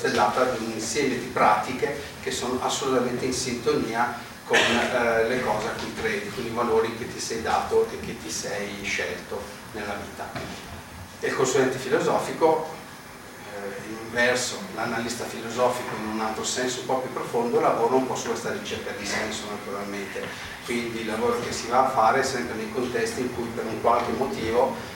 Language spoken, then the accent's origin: Italian; Brescia, Lombardy, Italy; Sono bresciano, si sentirà dall'accento ovviamente.